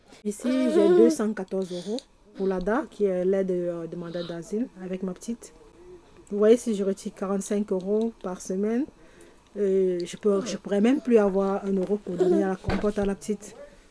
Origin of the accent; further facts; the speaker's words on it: Cameroon; now in France; Je viens du Cameroun. Ça va faire bientôt 1 an que je suis là.